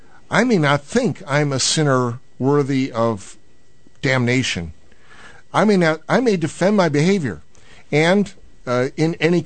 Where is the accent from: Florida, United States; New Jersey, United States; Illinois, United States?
Illinois, United States; Chicago; growing up in Chicago as a Cubs fan taught me the theology of the cross.